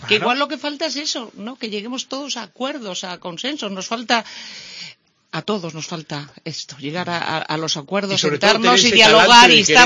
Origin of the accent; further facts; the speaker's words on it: Spain; que somos españoles y que reivindicamos